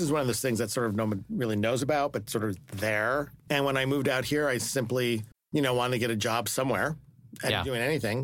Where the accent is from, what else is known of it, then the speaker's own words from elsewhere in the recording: New Jersey, United States; I grew up in New Jersey.